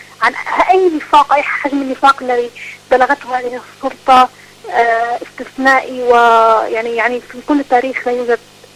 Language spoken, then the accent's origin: Arabic; Bahrain; قبل 2017 كان عندنا في البحرين جمعية من الجمعيات المعروفة جدا